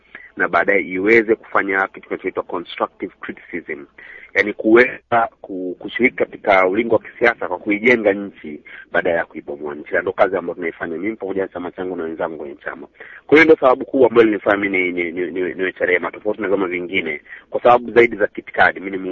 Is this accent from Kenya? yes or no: no; Kigoma, Tanzania; nikaamua kugombea jimbo ambalo ni nyumbani kwetu, Kigoma Kaskazini